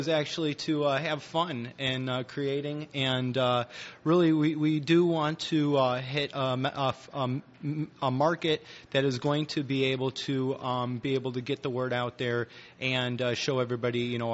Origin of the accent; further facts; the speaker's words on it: Malibu, California, United States; also born or lived in Chicago, United States; Well, I was born in Chicago. I moved out to California. I was raised in Malibu, California.